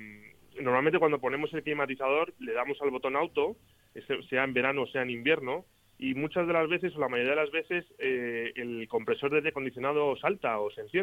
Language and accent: Spanish; Brunete, Community of Madrid, Spain; now in Villanueva de la Cañada, Spain; yo soy de diferentes sitios. Yo nací en Madrid, me crié en Brunete, que mando saludos a mis padres que están allí, y yo vivo desde hace ya unos cuantos años en Villanueva de la Cañada.